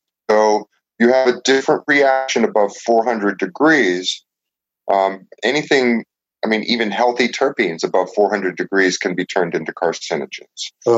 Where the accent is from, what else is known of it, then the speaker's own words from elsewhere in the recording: New Orleans, Louisiana, United States; Well, I'm originally from New Orleans. I'm a good Cajun boy.